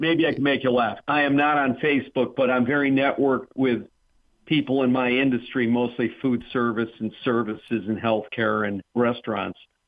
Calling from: Connecticut, United States; from Connecticut who sent you an invitation.

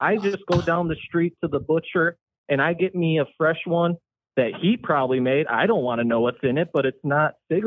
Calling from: Milwaukee, Wisconsin, United States; I reside in Milwaukee.

